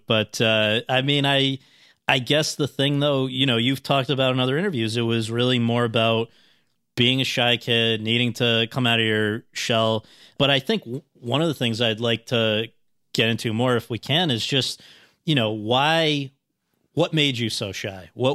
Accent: Woodbridge, Connecticut, United States; Yeah, I'm from New Haven, suburb called Woodbridge.

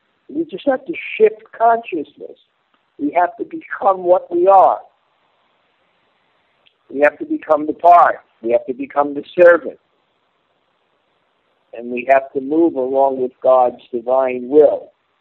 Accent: Brooklyn, New York, United States; Reminds me when I grew up in Brooklyn

